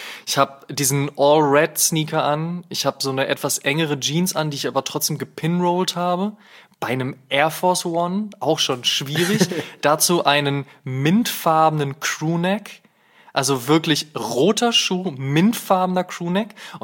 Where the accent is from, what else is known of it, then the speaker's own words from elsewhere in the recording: Münster, North Rhine-Westphalia, Germany; Und wären am nächsten Tag nach Münster gefahren, in meine alte Heimat